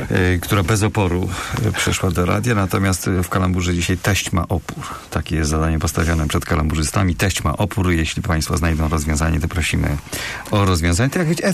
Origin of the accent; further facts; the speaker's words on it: Poznań, Greater Poland Voivodeship, Poland; Ze Wildy jesteśmy